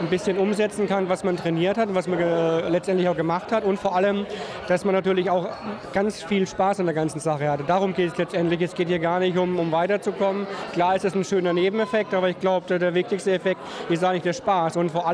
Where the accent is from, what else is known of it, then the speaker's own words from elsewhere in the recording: Hameln, Lower Saxony, Germany; ich bin aus Hameln und ich habe heute auch gekocht.